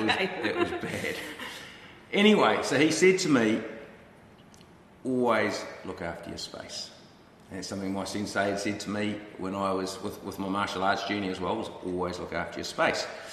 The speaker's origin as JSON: {"language": "English", "country": "New Zealand", "tie": "born or raised there", "said": "growing up in New Zealand today was a little different from growing up in New Zealand when I grew up."}